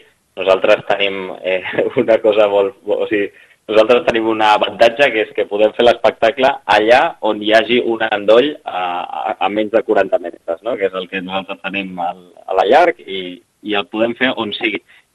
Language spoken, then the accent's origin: Catalan; Barcelona, Catalonia, Spain; jo, per exemple, soc de Barcelona, no?